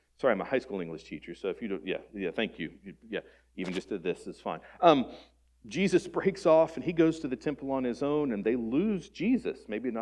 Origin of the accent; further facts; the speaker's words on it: West Virginia, United States; I'm from West Virginia.